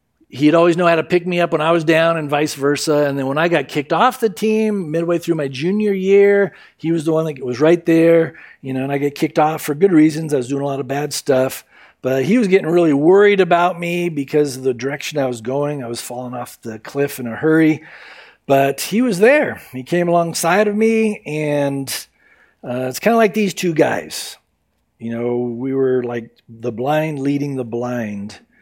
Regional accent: San Diego, California, United States; I can certainly relate to this story in some ways because growing up in San Diego, I was as spiritually blind as you could be.

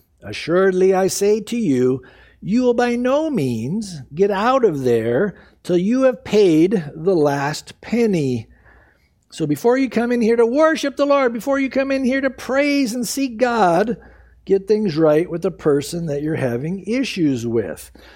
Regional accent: California, United States; I grew up in Southern California. You get in traffic, I invented road rage.

